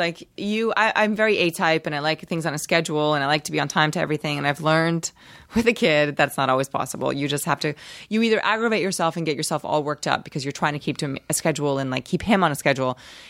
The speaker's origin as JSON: {"language": "English", "region": "Rio de Janeiro", "country": "Brazil", "second_language": "English", "said": "Well, I'm from Rio, and I highly recommend Rio."}